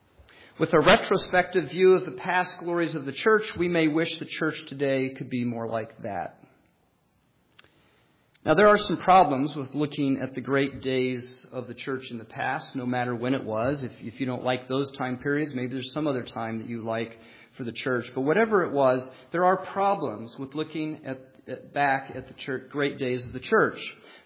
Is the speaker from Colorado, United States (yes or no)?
yes; Greeley, Colorado, United States; The church I grew up in Greeley, Colorado, was founded by a minister named Sheldon Jackson back in the late 19th century.